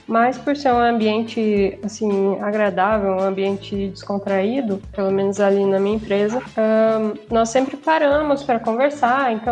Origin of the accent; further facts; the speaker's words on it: Itararé, São Paulo, Brazil; Eu sou de Tararé, uma cidade bem pequena, no estado de São Paulo. Fica mais ou menos umas 3 horas, 2 horas e meia, 3 horas e meia, assim, de Ponta Grossa, né? Então, mais ou menos aí umas 5, 6 horas de Curitiba.